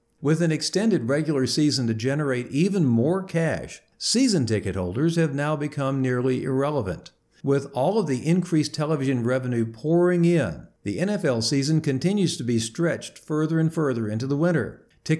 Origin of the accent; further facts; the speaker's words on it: Shreveport, Louisiana, United States; My hometown of Shreveport hosted the coldest Independence Bowl in its 46-year history on Friday.